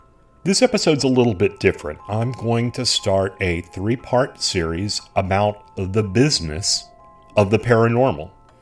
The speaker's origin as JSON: {"language": "English", "town": "San Antonio", "region": "Texas", "country": "United States", "tie": "born or raised there", "said": "the Haunted Dollhouse Museum right here in my hometown of San Antonio, Texas."}